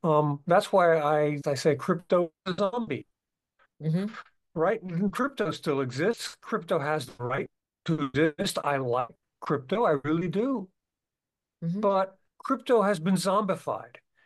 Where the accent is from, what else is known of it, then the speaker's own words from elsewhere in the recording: Pordenone, Friuli-Venezia Giulia, Italy; I am from a town called Pordenone, Pordenone, Pordenone, Italy, which is north of Venice, and I just closed on a new flat in my hometown today